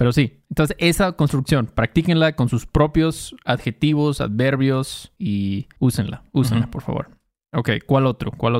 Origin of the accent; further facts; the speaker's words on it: Mexico; Pero yo puedo decirlo porque soy mexicano.